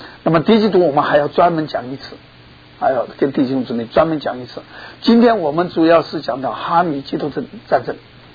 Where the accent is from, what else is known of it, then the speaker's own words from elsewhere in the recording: China; 我们是中国人